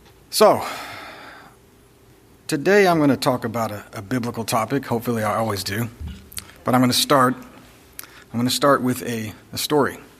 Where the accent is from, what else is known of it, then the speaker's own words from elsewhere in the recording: Texas, United States; I grew up in Texas watching my dad shovel snow in a t-shirt